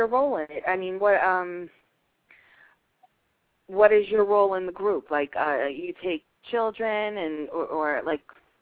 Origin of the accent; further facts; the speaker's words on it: Yonkers, New York, United States; now in Florida, United States; And I live in Florida. So when I came up to New York, I'm from New York. I'm from Yonkers.